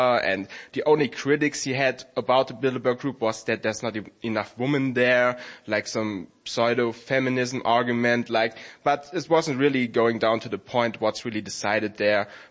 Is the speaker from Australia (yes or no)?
no; Germany; He's famous in Austria. I'm from Germany.